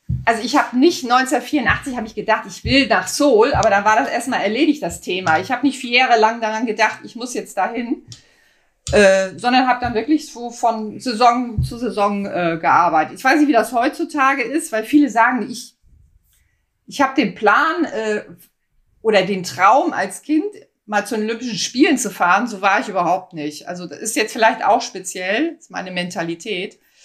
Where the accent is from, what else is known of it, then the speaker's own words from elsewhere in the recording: Kiel, Schleswig-Holstein, Germany; Ich bin in Kiel aufgewachsen